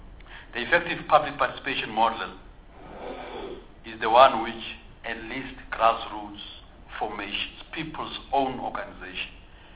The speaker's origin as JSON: {"language": "English", "country": "South Africa", "said": "or in our case, as South African, because by the end of 1994 and by the end of the struggle for liberation in 1994, what was attained was not really independent."}